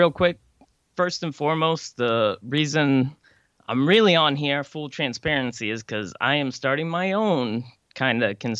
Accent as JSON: {"language": "English", "region": "Pennsylvania", "country": "United States", "tie": "born or raised there", "said": "I'm from Pennsylvania. I actually was born in Pennsylvania, just like you."}